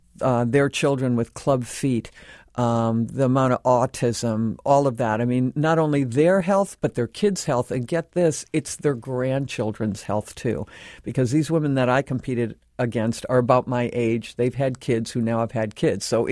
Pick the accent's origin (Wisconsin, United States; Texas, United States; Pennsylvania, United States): Wisconsin, United States; Land O'Lakes; Growing up in Wisconsin, Land O'Lakes, Wisconsin, my parents were my coaches.